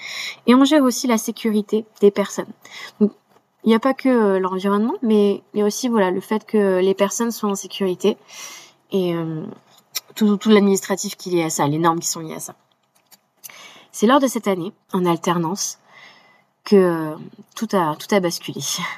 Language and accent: French; Occitanie, France; j'ai grandi en Ariège, département surnommé Terre Courage.